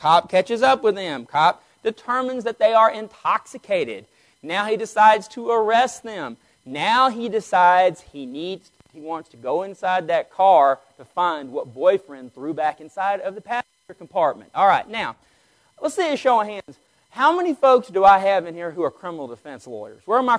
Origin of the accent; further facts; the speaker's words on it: Vernon, Texas, United States; I'm from Vernon, Texas.